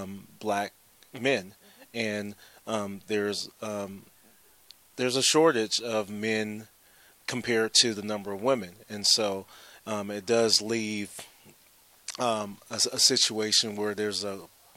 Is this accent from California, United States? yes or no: yes; Lancaster, California, United States; Well, growing up in Lancaster, California, it was more of a melting pot anyway, where you had various races, white, black, Hispanic, Asian.